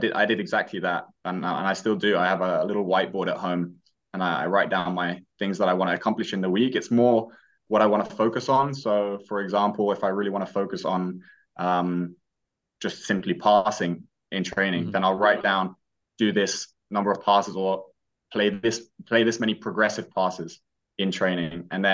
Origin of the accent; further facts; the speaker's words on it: London, United Kingdom; also born or lived in Nuremberg, Germany; I grew up in London. I went through kind of youth academies in England.